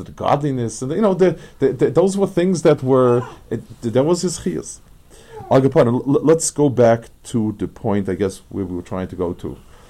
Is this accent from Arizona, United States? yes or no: no; New York City, New York, United States; But at any rate, I grew up on the Lower East Side, and there were tens and tens and tens of thousands of families.